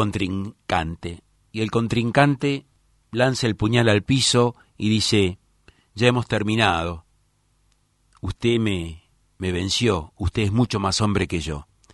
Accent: Buenos Aires, Argentina; Yo soy tan argentino como el dulce de leche, tercera o cuarta generación de argentinos. Tan porteño como el tango, que amo, y tan palermitano como Jorge Luis Borges

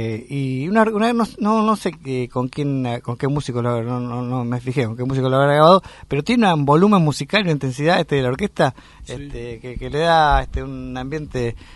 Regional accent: Buenos Aires, Argentina; aparte nos identifica como porteños la canción, ¿no?

